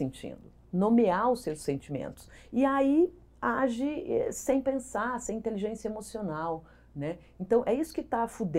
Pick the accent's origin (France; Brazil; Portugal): Brazil; São Paulo; Eu cresci, nasci em São Paulo, na Climação, mas morava no interior.